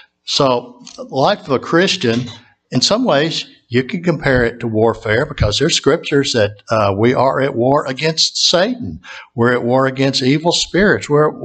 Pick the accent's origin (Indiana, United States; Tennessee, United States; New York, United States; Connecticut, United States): Tennessee, United States; also born or lived in New Orleans; growing up in Tennessee, that there are four seasons of the year. You know, I've lived in a number of different places. I lived in New Orleans